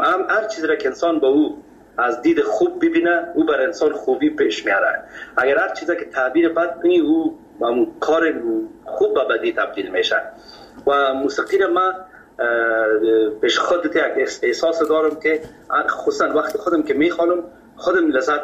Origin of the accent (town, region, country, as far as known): Kabul, Afghanistan; born or raised there